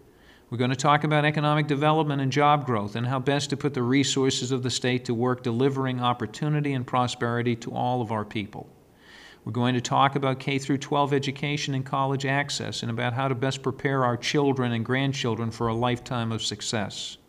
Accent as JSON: {"language": "English", "town": "Bangor", "region": "Maine", "country": "United States", "tie": "born or raised there", "said": "For 12 years, I represented my hometown of Bangor in the state Senate."}